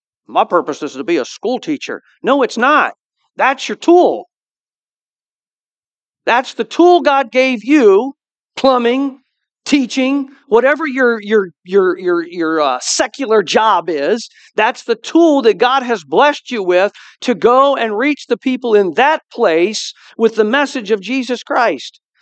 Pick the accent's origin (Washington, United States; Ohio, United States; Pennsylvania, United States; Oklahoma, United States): Ohio, United States; Canton; I grew up in Canton. When Carolyn and I first got married, we lived in Canton. Right now, we live just outside of Canton in the city of Navarre.